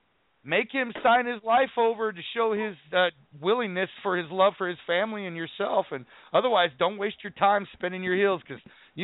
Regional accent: the South, United States; I'm like, hell yeah, I'm from the South, man. That's what we drink.

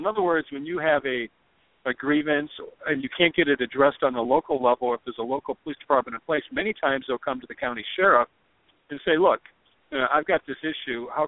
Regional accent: Minneapolis, Minnesota, United States; We're born and raised in Minneapolis.

